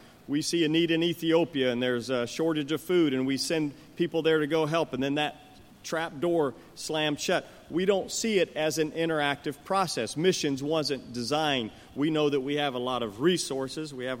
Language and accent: English; Liberia; I have an identical twin brother. We grew up together in Liberia from the time we were 6 years old till we went off to college